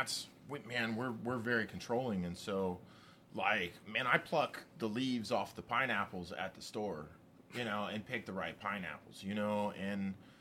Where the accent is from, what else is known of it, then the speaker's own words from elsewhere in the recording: Texas, United States; because we're Texan, we have, you know, fresh chilies over here, and we have papayas